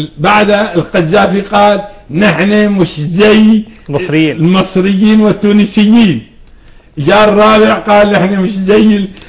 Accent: Syria; يعني قد الناس تظن أن عندنا في سوريا

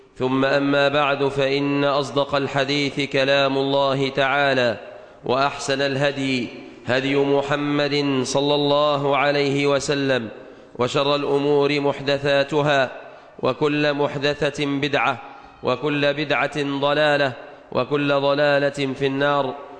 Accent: Egypt; بلادنا مصر

